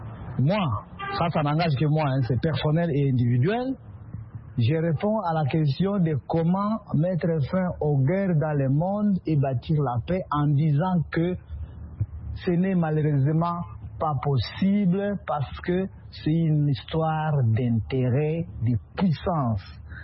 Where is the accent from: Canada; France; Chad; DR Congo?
DR Congo; Kama, Maniema; quand j'étais chez nous au Maniema, à Kama, où j'étudiais aux humanités.